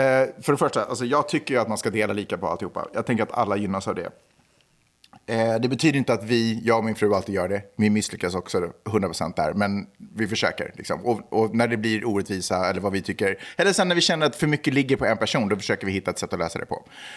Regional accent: Sweden; mina föräldrar är ju finlandssvenskar. Ja. Men jag är ju född och uppvuxen i Sverige.

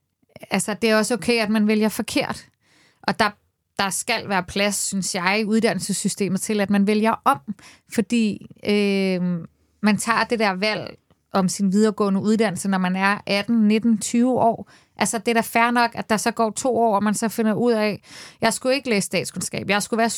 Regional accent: Copenhagen, Capital Region of Denmark, Denmark; Jeg har hele mit liv boet på Nørrebro, her i Danmark, i København.

